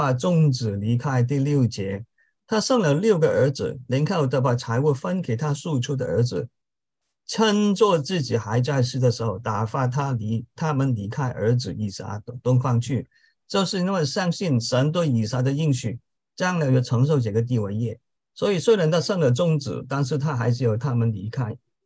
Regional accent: China; 我中国人是说树高千丈落叶归根

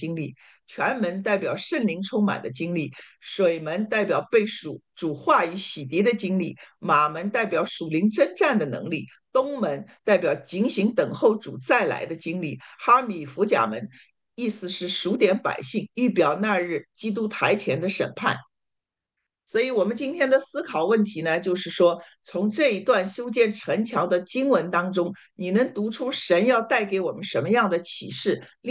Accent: Shanghai, China; 给大家烧我们上海人的经常爱吃的熏鱼啊

